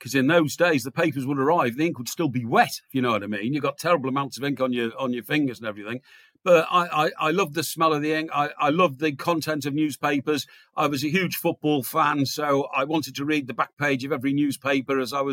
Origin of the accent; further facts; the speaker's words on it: Chester, United Kingdom; I was, by the way, the best newspaper boy in Chester, my hometown.